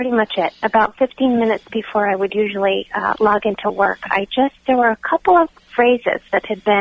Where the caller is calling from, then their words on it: Connecticut, United States; I'm calling from Connecticut.